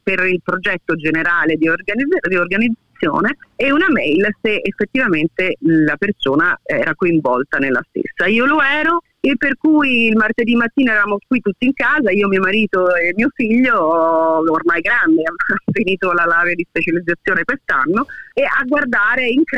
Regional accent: Rome, Lazio, Italy; noi siamo romani, per cui l'idea era di tornare appunto a Roma

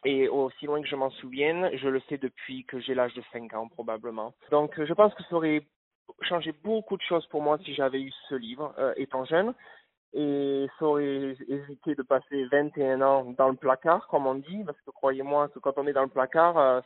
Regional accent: Bordeaux, Nouvelle-Aquitaine, France; now in Australia; Moi, je suis de Bordeaux à la base et j'ai fait mes études en hôtellerie-restauration entre Bordeaux et Toulouse.

